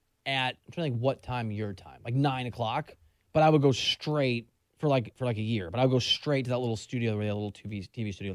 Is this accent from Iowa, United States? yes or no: yes; Iowa, United States; I grew up on that newspaper. It was an honor to work there. I went back to Des Moines, my home state newspaper.